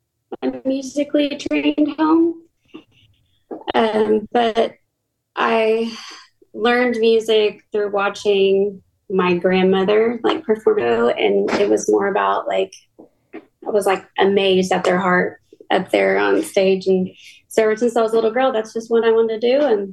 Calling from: Burleson, Texas, United States; From Burleson, Texas.

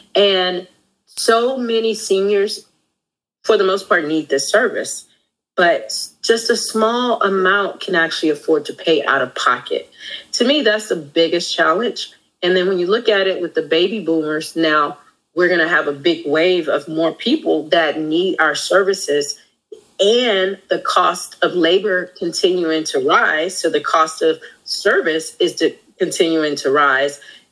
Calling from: Houston, Texas, United States; I am joining from the great state of Texas in Houston.

